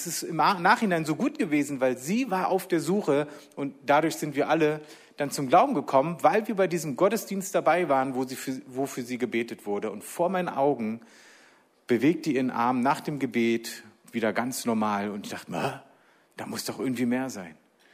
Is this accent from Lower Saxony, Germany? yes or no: no; Berlin, Germany; ich bin in Berlin aufgewachsen, in Ostberlin. Da war natürlich nichts mit Glaube erstmal. Als ich 9 war, ist die Mauer gefallen.